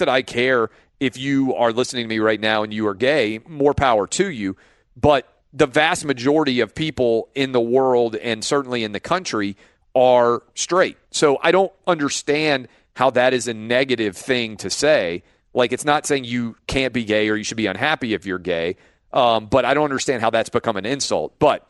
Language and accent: English; United States; I try not to get wrapped up in the individual opinions of athletes and just root for them because I'm an American.